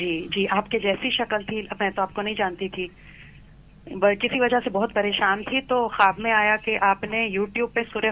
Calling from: United States; امریکہ سے.

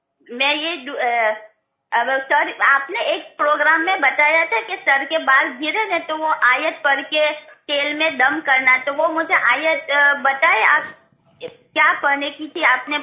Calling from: London, United Kingdom; میں لندن سے بول رہی ہوں

